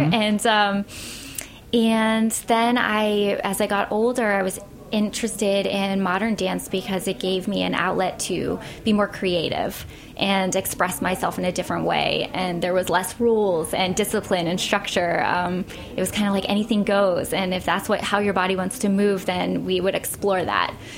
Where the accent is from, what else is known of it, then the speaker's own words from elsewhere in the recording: Pittsburgh, Pennsylvania, United States; I was traveling to Pittsburgh, which is my hometown